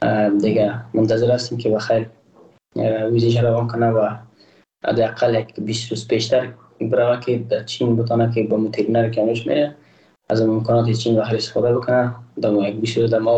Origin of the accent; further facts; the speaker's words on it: Afghanistan; ما یک افغان هستم